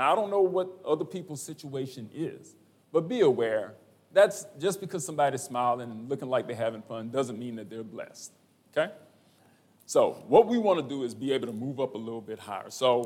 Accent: Lake Charles, Louisiana, United States; now in Baton Rouge, United States; I'm from Lake Charles, born and raised there. Actually, I'm a resident of Baton Rouge now. I've been here longer than I've been there.

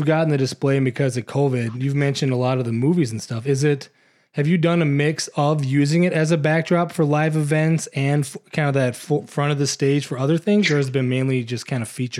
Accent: South Dakota, United States; Been asked at a trade show by a cab drivers, oh, where are you from? And I said, South Dakota. And they said, where's that? And I'm like, duh, it's below North Dakota.

